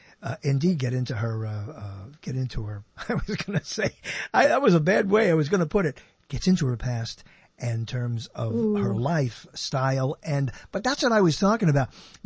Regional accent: Brooklyn, New York, United States; I've done any number of stories of me growing up in Brooklyn, New York, in the 50s

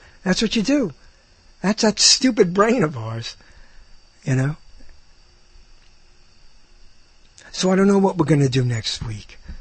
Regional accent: Brooklyn, New York, United States; I'm from Brooklyn. I'm from the same city as Joan Rivers.

